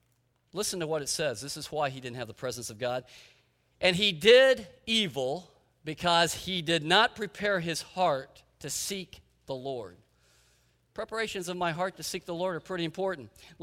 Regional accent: Oklahoma, United States; I remember when I was back in Oklahoma, I grew up in Oklahoma

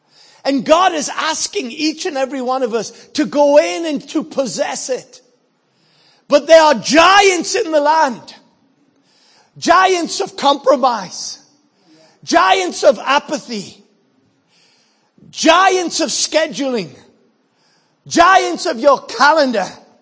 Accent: Sunderland, North East England, United Kingdom; I come from Revival Town. Believe me, I do. It's called Sunderland. It's on the northeast coast of England.

